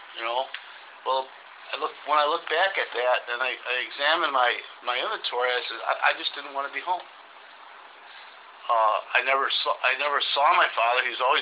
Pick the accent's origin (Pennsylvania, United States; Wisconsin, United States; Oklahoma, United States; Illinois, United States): Illinois, United States; Chicago; born there; I was, you can tell by my accent, I was born in the South. South side of Chicago.